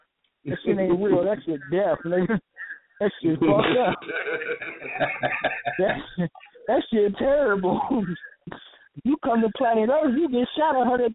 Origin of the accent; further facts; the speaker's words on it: California, United States; I'm from California, God damn it.